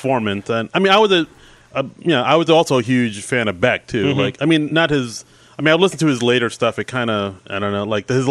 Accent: Queens, New York, United States; because they're from Queens, I'm from Queens. They actually grew up at, like, the town over from where I grew up.

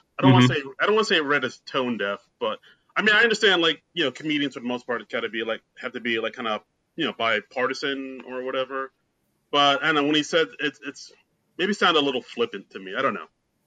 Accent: New York City, New York, United States; which, as a New Yorker, I appreciate, because the Rockaways doesn't get that much love.

